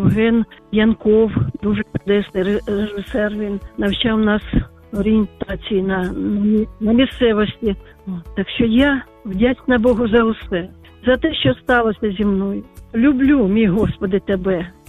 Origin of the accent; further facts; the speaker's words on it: Enerhodar, Zaporizhzhia Oblast, Ukraine; now in Zviahel, Ukraine; я живу у Звягілі, взагалі я з Енергодару.